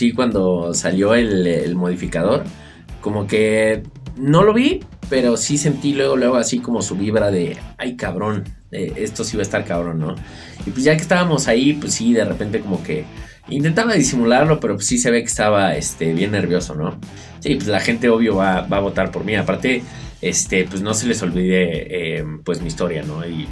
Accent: Mexico City, Mexico; Sí, yo también soy de la Ciudad de México.

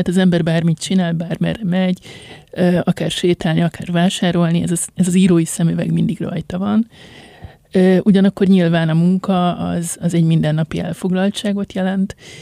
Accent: Budapest, Hungary; Ugye én 36 évig éltem egy 8. kerületi panellakásban. Ott nem azt mondom, hogy ott születtem, de hogy oda költöztünk csecsemőkoromban, és én nagyon sokáig abszolút egy ilyen pesti lánynak éreztem magam

